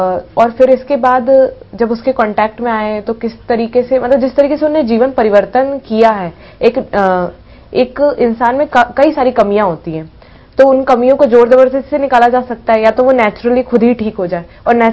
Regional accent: Bhopal, Madhya Pradesh, India; मैं भोपाल की रहने वाली हूँ

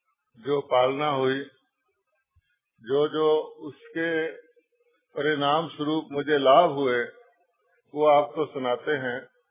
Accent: Amritsar, Punjab, India; born there; मेरा जन्म क्योंकि अमृतसर में हुआ है

